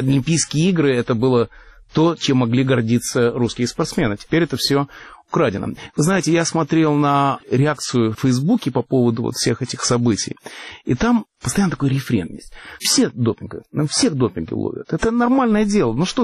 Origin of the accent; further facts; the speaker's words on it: Russia; accent: Russian; moved away as an adult; now in Canada; в разгар холодной войны, когда советские войска вступили в Афганистан, я приехал в Канаду. И в Монреале все слышали, конечно, мой русский акцент